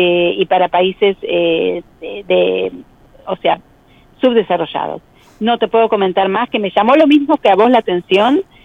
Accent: Trenque Lauquen, Buenos Aires Province, Argentina; accent: pueblerina; Porque es provincia de Buenos Aires.

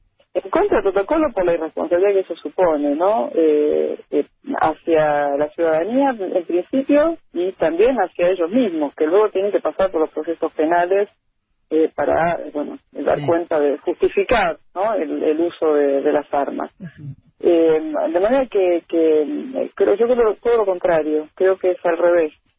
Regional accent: Argentina; somos de Argentina.

